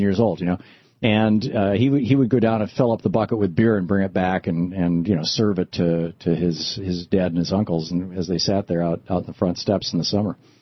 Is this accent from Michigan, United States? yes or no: yes; Michigan, United States; I mean, I grew up in Michigan nearby, spent a lot of time in Chicago